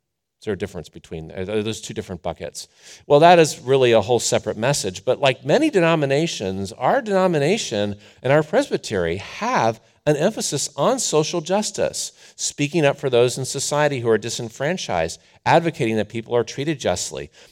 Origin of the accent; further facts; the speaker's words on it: Ohio, United States; And I grew up in Ohio, so I love charging in my garage in winter.